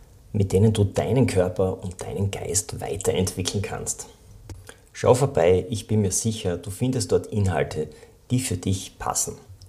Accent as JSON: {"language": "German", "region": "Styria", "country": "Austria", "tie": "born there", "said": "Ich bin auch gebürtiger Oststeierer."}